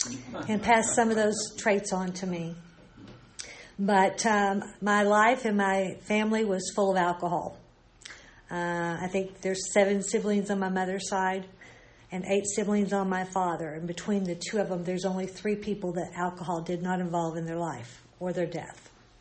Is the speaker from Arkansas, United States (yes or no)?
yes; Arkansas, United States; born there; I was born in Arkansas.